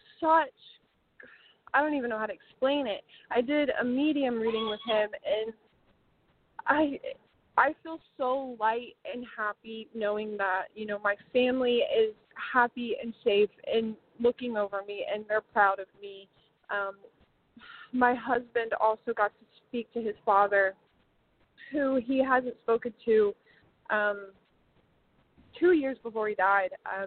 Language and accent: English; Virginia, United States; I'm from Virginia.